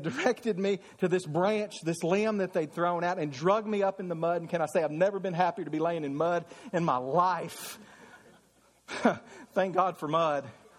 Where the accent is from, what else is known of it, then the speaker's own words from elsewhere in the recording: Kentucky, United States; Now, I grew up in Western Kentucky, right on Lake Barkley.